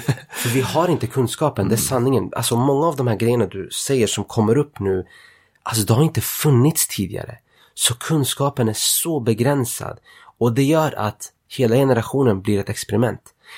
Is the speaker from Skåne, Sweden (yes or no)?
no; Linköping, Östergötland, Sweden; Däremot, i Skäggetorp, där jag är ifrån, stängde de ner skolan också.